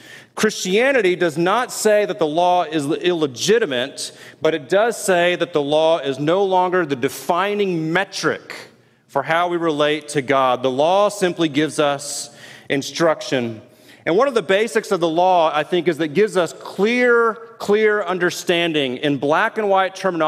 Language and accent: English; Houston, Texas, United States; I grew up in Houston as a big-time Houston Astros fan